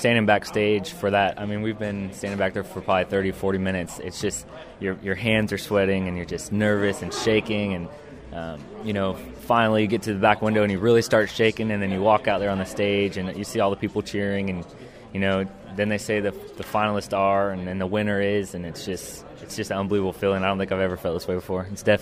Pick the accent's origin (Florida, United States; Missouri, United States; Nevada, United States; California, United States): Florida, United States; I grew up down in Florida, back home